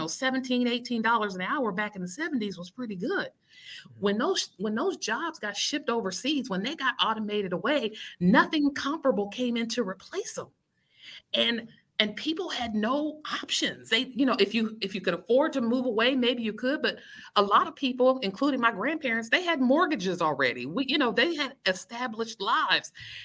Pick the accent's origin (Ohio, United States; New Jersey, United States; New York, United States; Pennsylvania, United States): Ohio, United States; I'm originally from Ohio, which is the Midwest. And that was a big, you know, factory kind of town.